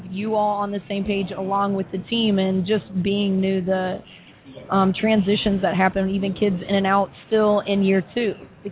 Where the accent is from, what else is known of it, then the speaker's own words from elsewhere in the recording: Louisville, Kentucky, United States; I'm from Kentucky. Louisville.